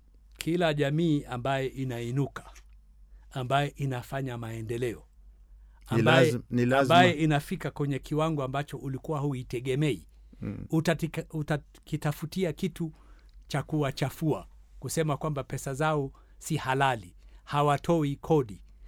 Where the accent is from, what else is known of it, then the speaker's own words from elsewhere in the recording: Western, Kenya; also born or lived in Nairobi; I didn't grow up in Northern Kenya. I grew up in... I'm from Nairobi, and I grew up in Western Kenya.